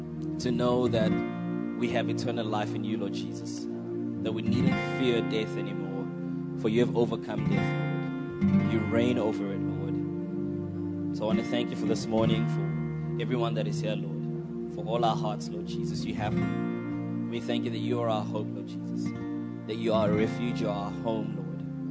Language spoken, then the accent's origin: English; Brakpan, Gauteng, South Africa; I'm from Brakpan, so we definitely will be braaiing, because that's what we do in Brakpan.